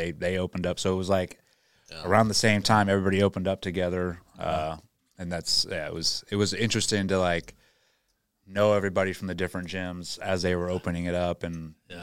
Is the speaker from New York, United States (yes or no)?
no; Indiana, United States; moved away; Yeah, it seems like it's blown up because I'm from Indiana. Well, but I didn't live there for 20-something years now